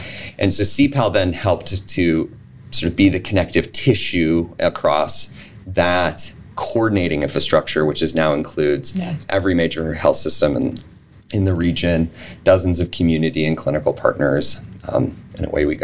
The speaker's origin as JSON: {"language": "English", "region": "Montana", "country": "United States", "tie": "born or raised there", "said": "that births more babies than my home state of Montana and about half a dozen others."}